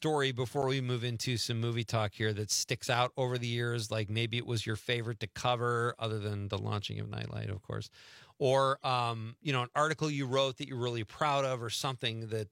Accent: Marinette, Wisconsin, United States; I did an interview recently at my hometown paper in Marinette

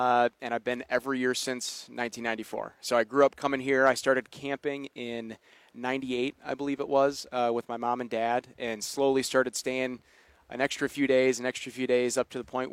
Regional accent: Kenosha, Wisconsin, United States; So I grew up in Kenosha, Wisconsin.

